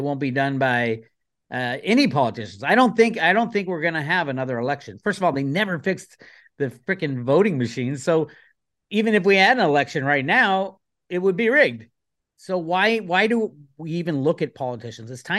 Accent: Oakland, California, United States; I grew up in Oakland. Oakland's a great place and a bad place at the same time. I loved it for many, many years. And then as of, you know, 5 years ago, I had to move out.

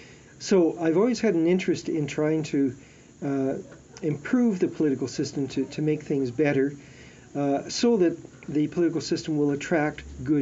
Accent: Alberta, Canada; I grew up in Alberta

